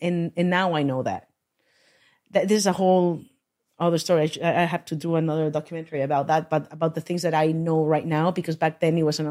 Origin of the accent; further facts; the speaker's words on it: Mexico; I grew up in Mexico and I say, Miss Cholas.